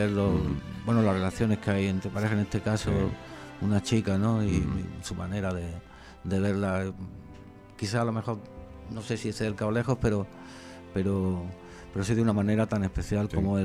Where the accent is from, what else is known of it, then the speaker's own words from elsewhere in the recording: Granada, Andalusia, Spain; pues soy de Granada. Realmente claro. Soy del Realejo, ¿no? Me gusta más decir que soy de Realejo a veces que de Granada. Hay cosas de Granada que no me gustan.